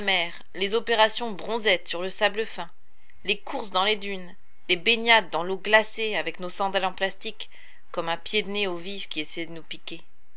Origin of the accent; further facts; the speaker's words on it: Brest, Brittany, France; J'étais de Bellevue, un quartier de Brest. 15 kilomètres nous séparaient.